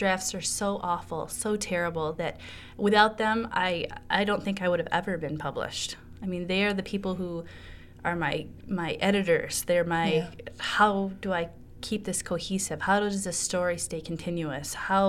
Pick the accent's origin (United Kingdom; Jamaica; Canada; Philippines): Philippines; now in Michigan, United States; we were talking about how I'm Filipina.